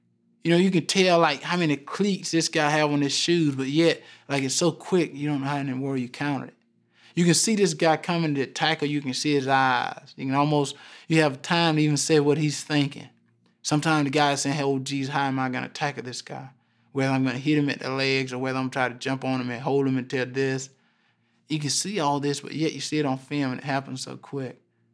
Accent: the South, United States; You know, I grew up in the South. My senior year was a very big racial detention, you know, in my hometown.

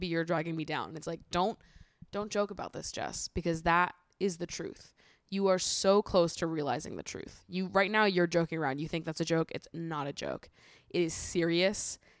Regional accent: United States; I'm an American that watches Love Island UK, and I would like a voice.

